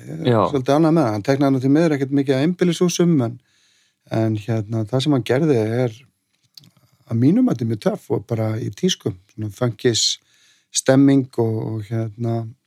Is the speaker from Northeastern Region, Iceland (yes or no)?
no; Reykjavík, Capital Region, Iceland; Já, ég uppalinn í Fossvoginum